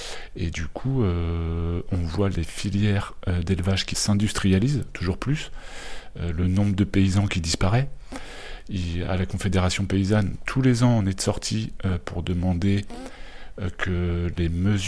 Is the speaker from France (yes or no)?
yes; Vannes, Brittany, France; Je suis de Vannes, moi